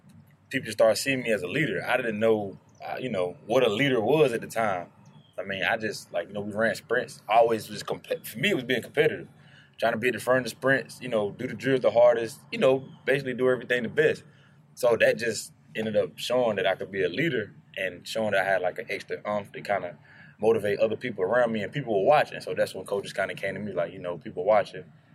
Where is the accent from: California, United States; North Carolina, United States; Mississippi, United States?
North Carolina, United States; Tarboro; Yeah, growing up in Tarboro, man, you know, on the east side.